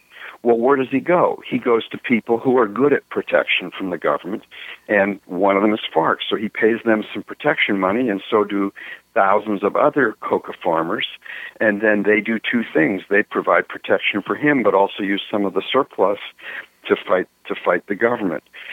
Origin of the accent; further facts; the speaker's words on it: Canada; I grew up in Canada.